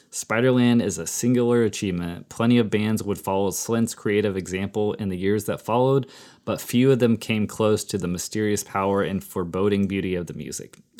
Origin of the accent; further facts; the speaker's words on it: Louisville, Kentucky, United States; Like, obviously we know them, we're from Louisville.